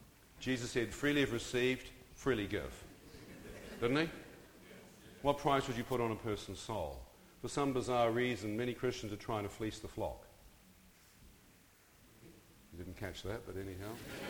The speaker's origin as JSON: {"language": "English", "country": "New Zealand", "tie": "born or raised there", "said": "I'm born and bred in New Zealand, and so it's just an extraordinary place."}